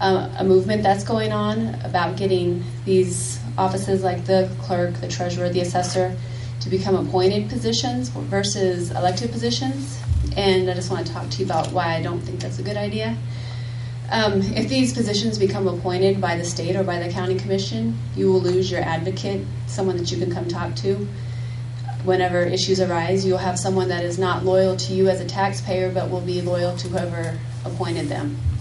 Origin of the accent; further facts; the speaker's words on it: Alamogordo, New Mexico, United States; I was born and raised here in Alamogordo, New Mexico.